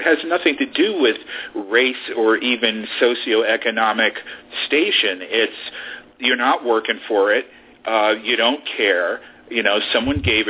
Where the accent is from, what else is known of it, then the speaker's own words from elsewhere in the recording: New York, United States; that's something that I was exposed to early growing up in New York.